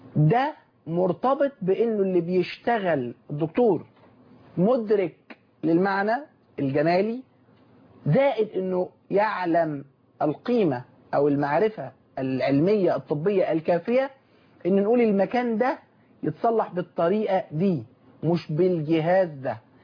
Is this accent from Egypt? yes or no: yes; Damietta, Damietta Governorate, Egypt; انا لاني اصلي من دمياط ويشرفني ويسعدني ويكبرني ويجعلني من اهل القمة اني من هناك حيث أهلي وأحبتي وناسي